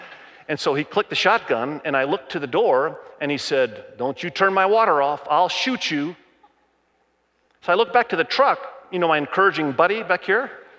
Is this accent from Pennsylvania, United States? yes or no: no; Zion, Illinois, United States; I went back to my hometown, Zion, Illinois. I graduated from Zion, Illinois, high school, Zion Benton High School there in Zion, Illinois.